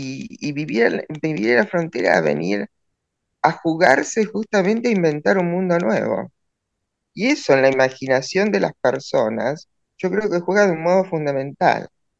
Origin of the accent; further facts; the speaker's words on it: Villa Regina, Río Negro, Argentina; yo soy de Villa Regina.